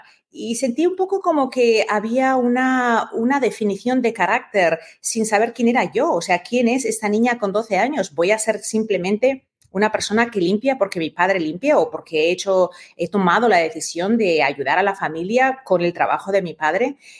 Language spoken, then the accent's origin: Spanish; Spain; moved away; cuando yo me fui de España, era una situación en la que realmente yo no podía expresarlo, y la única manera de evadirlo realmente era yéndome lo más lejos posible de mi país.